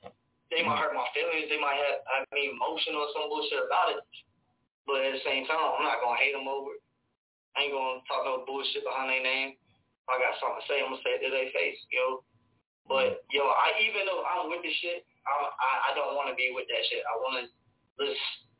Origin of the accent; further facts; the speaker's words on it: Charlotte, North Carolina, United States; Like, I'm from Charlotte, so I'll be up in Charlotte all the time.